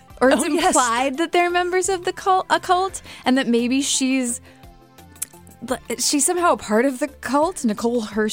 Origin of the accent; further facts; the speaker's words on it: Massachusetts, United States; And I should admit at this point that I also grew up in Massachusetts. So we grew up in Massachusetts, right?